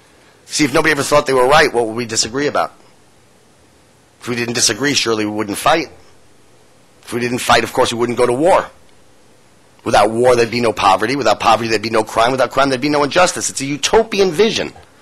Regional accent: Hollywood, California, United States; and believe me, I know this from my hometown of Hollywood

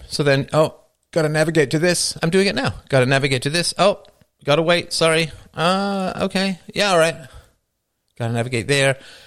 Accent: United Kingdom; because I'm British

